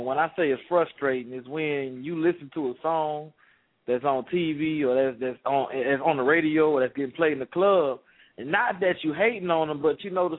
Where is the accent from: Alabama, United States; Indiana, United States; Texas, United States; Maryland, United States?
Texas, United States; Houston; also born or lived in New Orleans, Louisiana; Man, I'm from New Orleans, Louisiana, uptown. Moved to Houston, Texas. Was raised there too.